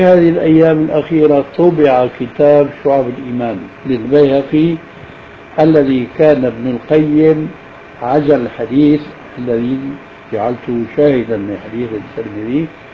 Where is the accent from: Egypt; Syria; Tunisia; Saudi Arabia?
Syria; Levant; الأمر كما يقول العامة عندنا في الشام